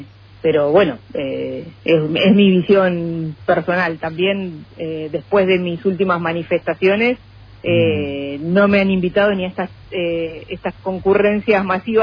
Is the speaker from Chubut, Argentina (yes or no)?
yes; Comodoro Rivadavia, Chubut, Argentina; en un lugar chico, como Comodoro, donde los que nacimos y nos criamos en Comodoro